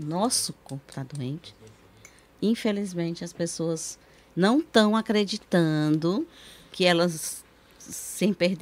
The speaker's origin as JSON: {"language": "Portuguese", "town": "Juazeiro do Norte", "region": "Ceará", "country": "Brazil", "tie": "born or raised there", "said": "Os meus vizinhos, quando era pequena, lá no Ruazeiro."}